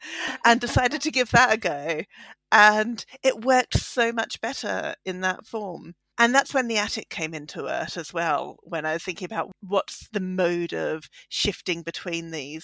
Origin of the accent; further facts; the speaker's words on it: Australia; now in United Kingdom; as an Australian, we don't really have attics. It's not something that works there or that many places have. And so then I moved to the UK